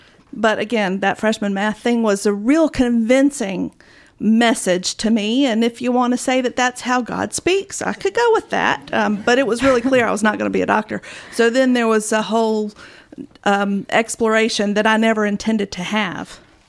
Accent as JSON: {"language": "English", "region": "South Carolina", "country": "United States", "tie": "born or raised there", "said": "You probably wouldn't be surprised at the number of little girls growing up in South Carolina who said, I want to be a pastor. And somebody would say, oh, you mean a pastor's wife? Yeah. So that's the generation that I grew up in."}